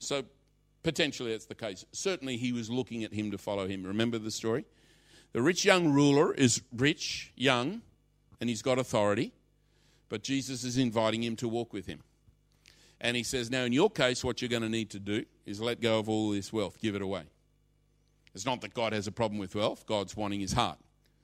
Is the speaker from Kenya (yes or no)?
no; Australia; Now, I grew up in Australia. I don't know if we have working men's clubs quite like that.